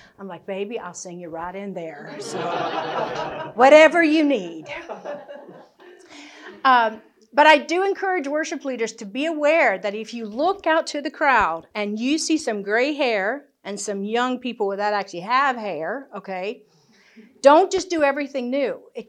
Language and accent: English; United States; now in United Kingdom; I'm from America, but I live in Scotland